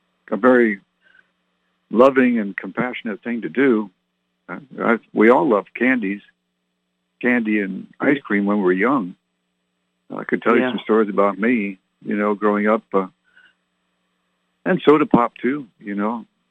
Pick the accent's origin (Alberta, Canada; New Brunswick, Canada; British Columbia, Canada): New Brunswick, Canada; Fredericton; also born or lived in Barrie, Ontario / Halifax, Nova Scotia / Oromocto, New Brunswick / Germany; I grew up in Canada, born in Barrie, Ontario, moved to Halifax, Nova Scotia, to Oramocto, New Brunswick, overseas in Germany for 2 years